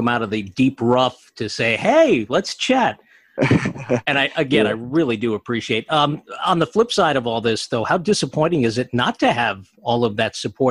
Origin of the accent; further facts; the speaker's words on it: New Jersey, United States; because I know I grew up in Central Jersey too.